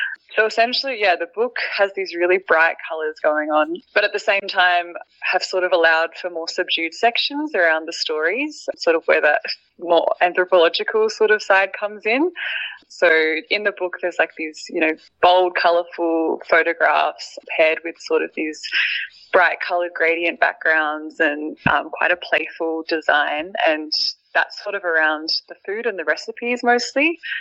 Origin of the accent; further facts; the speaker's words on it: Adelaide, South Australia, Australia; I grew up in Adelaide, and it's even less Indonesian food in Adelaide.